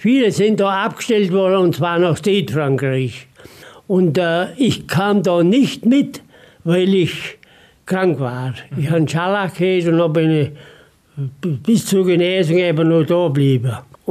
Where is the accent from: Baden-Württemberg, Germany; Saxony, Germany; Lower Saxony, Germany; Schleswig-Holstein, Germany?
Baden-Württemberg, Germany; Apfelstetten; born there; 18.06.25 geboren und bin jetzt 96 Jahre. Ich bin geboren in Apfelstetten bei Münzingen.